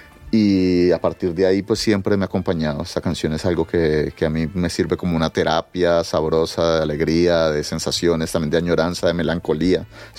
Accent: Cali, Valle del Cauca, Colombia; en Cali, de donde soy yo, donde me crié

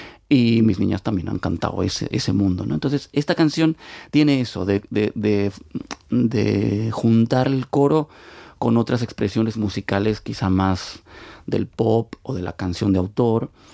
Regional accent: Argentina; born there; yo nací en Argentina en el año 74

